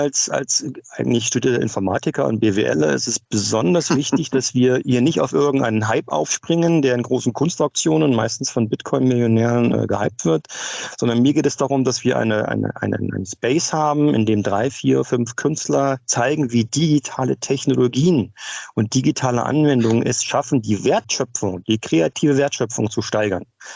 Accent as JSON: {"language": "German", "region": "Berlin", "country": "Germany", "said": "Nun, ich selbst bin Berliner"}